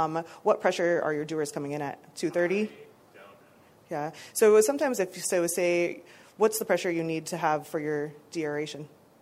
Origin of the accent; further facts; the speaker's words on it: Colorado, United States; I'm from Colorado, so they're from my home state.